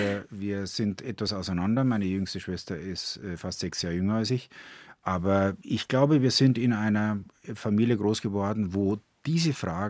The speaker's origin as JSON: {"language": "German", "town": "Kareth", "region": "Bavaria", "country": "Germany", "tie": "born or raised there", "said": "Ich bin in dem Ort Karet bei Regensburg aufgewachsen"}